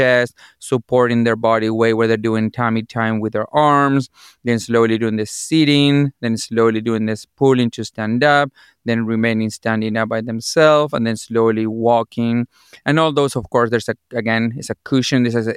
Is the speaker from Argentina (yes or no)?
yes; Argentina; English is a second language; moved away as an adult; also born or lived in Chicago; now in Bourbonnais, United States; I was born and raised in Argentina. I did my medicine school back in Argentina as well. I've been in the U.S. for a little bit over 17 years.